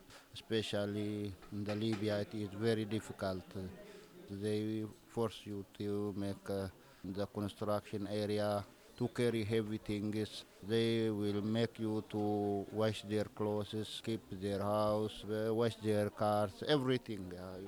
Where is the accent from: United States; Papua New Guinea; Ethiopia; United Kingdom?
Ethiopia; now in France; I am from Ethiopia. I arrived here in France before 1 year and 4 months.